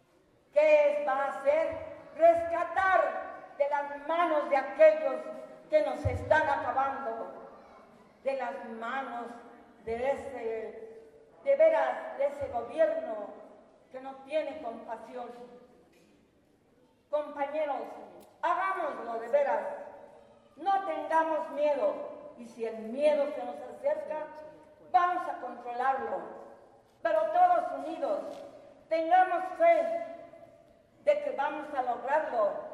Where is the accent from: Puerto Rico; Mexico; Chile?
Mexico; Tepoztlán, Morelos; contarles de las luchas que ha pasado mi pueblo Tepoztlán